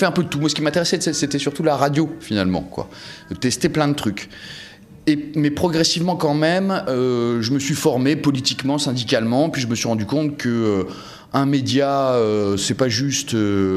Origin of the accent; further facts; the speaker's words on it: East, France; parce que je viens de l'Est.